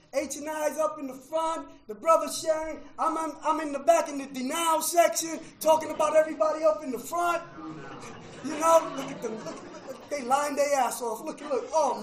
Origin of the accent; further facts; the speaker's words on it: Bronx, New York, United States; I'm sitting there because I'm from the South Bronx and I'm the great eye.